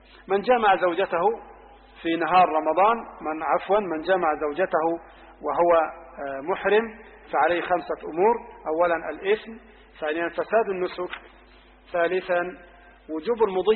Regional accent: Egypt; النقاب اللي هو على قدر الوجه. عندنا في مصر مثلا النقاب اثنين

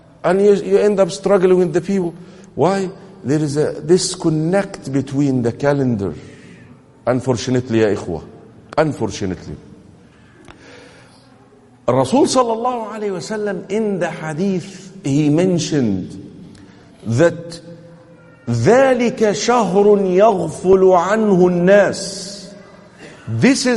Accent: Egypt; when I was in school, growing up in Egypt, I remember the teacher would write the Hijri date to the right of the board

